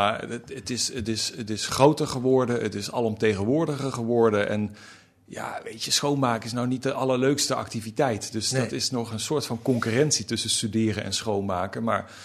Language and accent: Dutch; Limburg, Netherlands; Dat las ik al in de bibliotheek in Noord-Limburg, waar ik vandaan kom.